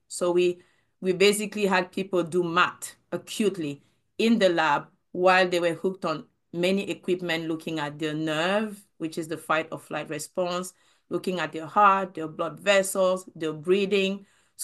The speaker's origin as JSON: {"language": "English", "country": "Cameroon", "moved": "yes", "lives_now": "United States", "said": "until I moved to the United States, because I'm originally from Cameroon"}